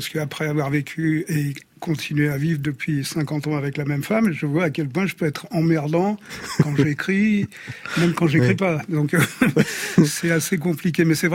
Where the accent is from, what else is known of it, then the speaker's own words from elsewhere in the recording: Paris, Île-de-France, France; born there; j'habitais pas à Paris à l'époque, et quand elle a su que je venais me réinstaller à Paris, parce que je suis un Parisien de naissance